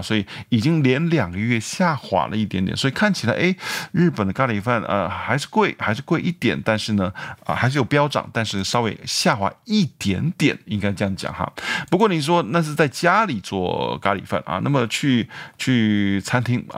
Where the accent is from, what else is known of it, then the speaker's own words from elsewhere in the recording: Taiwan; now in United States; 比如说像我从台湾来嘛，台湾跟美国的这个那币值直接换算也是没意思的啊